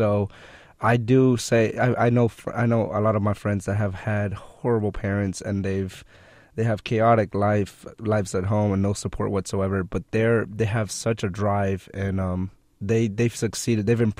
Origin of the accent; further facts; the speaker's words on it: Cuba; English is a second language; Honestly, I come from a country where there's no support, and I come from Cuba.